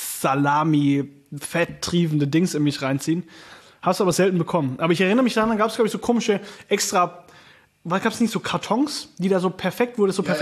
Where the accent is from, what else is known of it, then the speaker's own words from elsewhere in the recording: Baden-Württemberg, Germany; dass man als Schwabe halt wirklich auch 100% des Tages vorbereitet hat.